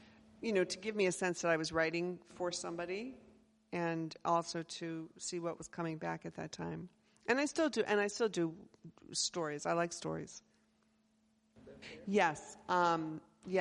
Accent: Maine, United States; I'm very, very much from Maine. I'm so much from Maine that you will probably have to work hard to find somebody here before my ancestors were here.

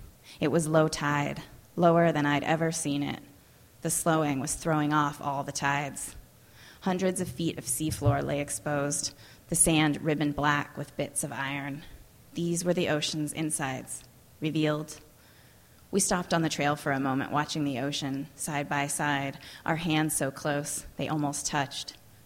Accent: California, United States; So I think growing up in California was just kind of a major important key to writing this particular novel for me, even though now I live in New York, so I've been away for a while.

